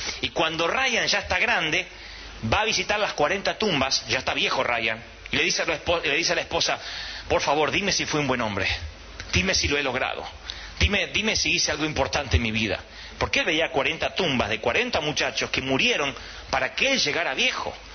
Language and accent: Spanish; Argentina; Pero ustedes son chilenos como yo argentino y nacimos en América Latina.